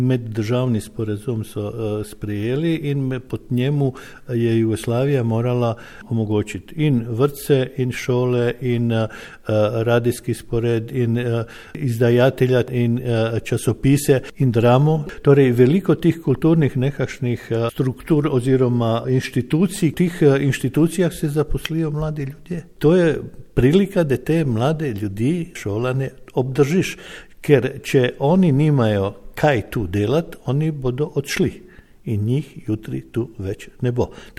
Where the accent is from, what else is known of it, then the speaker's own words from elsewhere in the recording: Croatia; ravno da pokaže da smo mi Slovenci u tih krajih živeli i se organizirali že tam od konca 19. stoljeća. To nismo mi dva dni tu.